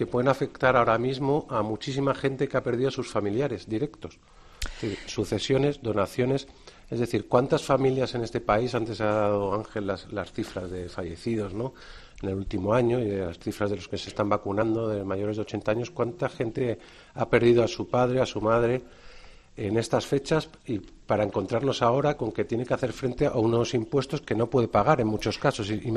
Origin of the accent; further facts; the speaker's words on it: Andalusia, Spain; soy andaluz